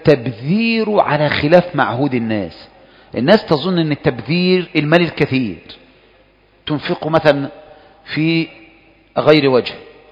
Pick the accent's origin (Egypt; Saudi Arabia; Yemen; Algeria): Egypt; وهذا أنا سمعته من جنسيات متعددة، يعني مش عندنا في مصر، ده مشهور.